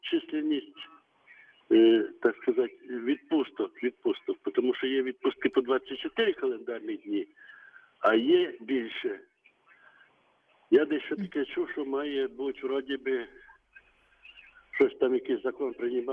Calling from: Rivne, Rivne Oblast, Ukraine

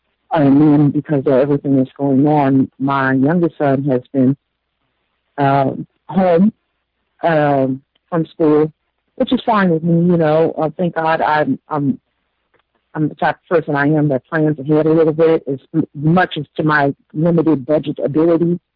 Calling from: Phoenix, Arizona, United States; I'm calling from Phoenix, Arizona.

